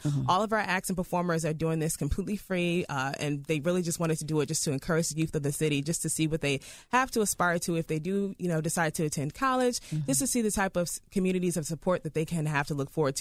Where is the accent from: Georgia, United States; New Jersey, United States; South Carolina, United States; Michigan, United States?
Michigan, United States; I'm originally from Michigan.